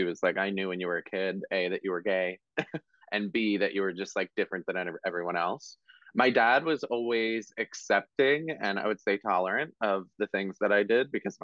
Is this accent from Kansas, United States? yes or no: no; Marlton, New Jersey, United States; I grew up in Marlton, which is right next to Cherry Hill.